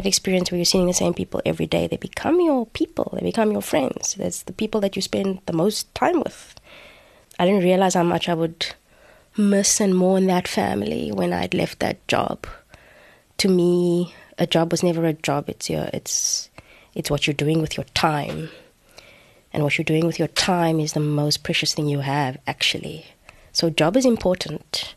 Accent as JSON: {"language": "English", "town": "Cape Town", "region": "Western Cape", "country": "South Africa", "tie": "born or raised there", "moved": "as an adult", "said": "Well, I grew up in Cape Town. Anton grew up in Pretoria. But we had both been living in Cape Town for 15 years or so before we left."}